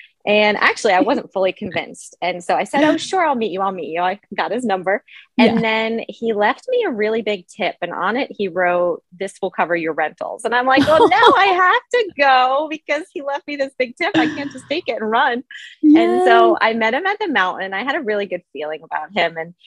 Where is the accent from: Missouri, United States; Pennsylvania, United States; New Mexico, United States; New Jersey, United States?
Pennsylvania, United States; I grew up here in the Poconos in Pennsylvania.